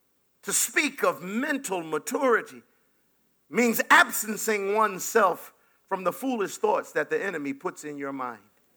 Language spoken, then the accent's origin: English; Jamaica; I'm not. I'm Jamaican.